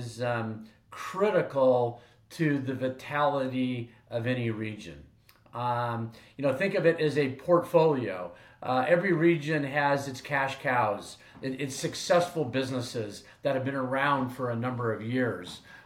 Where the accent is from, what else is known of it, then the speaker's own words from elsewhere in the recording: Spokane, Washington, United States; also born or lived in Seattle / East Coast; I grew up in Spokane, but I spent a number of years in Seattle on the East Coast and came back here